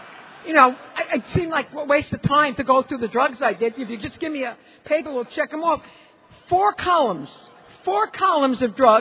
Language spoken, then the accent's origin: English; Brooklyn, New York, United States; I'm from Brooklyn.